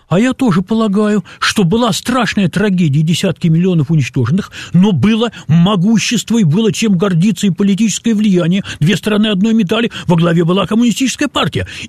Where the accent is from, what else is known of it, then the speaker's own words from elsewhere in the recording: Far East, Russia; also born or lived in Zabaykalsky Krai; я вырос на Дальнем Востоке и в Забайкалье